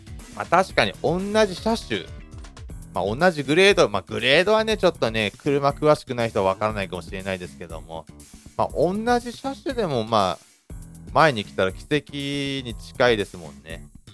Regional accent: Ibaraki, Japan; now in Kashiwa, Japan; まあ、僕地元が茨城なんでね、まあ、まあ柏に住んでるんですけど

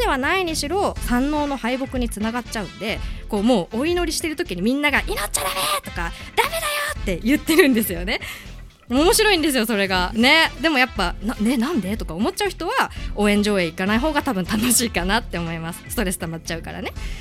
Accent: Yamanashi, Japan; 私山梨出身なんですけど、その地元山梨の放送局 FM 富士です

